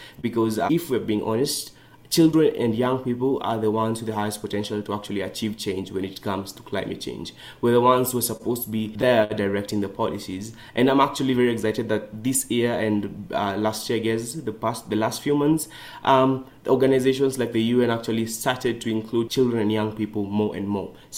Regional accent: Kenya; English is a second language; I am 17 years old. I come from Kenya

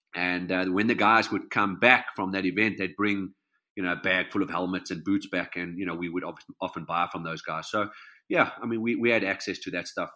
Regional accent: Johannesburg, Gauteng, South Africa; I've been Joburg based. I grew up in Joburg, lived in Joburg all my life.

